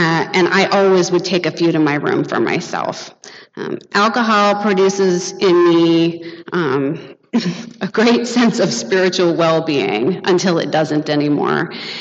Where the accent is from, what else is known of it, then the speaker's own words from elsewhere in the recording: Detroit, Michigan, United States; I grew up in Detroit, Michigan.